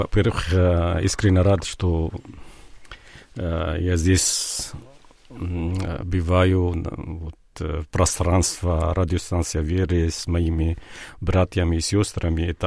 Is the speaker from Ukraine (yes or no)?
no; Lebanon; born there; Russian is a second language; я родился в Ливане, и Ливан — это страна перекрёстка цивилизации, разные культуры, разные конфессии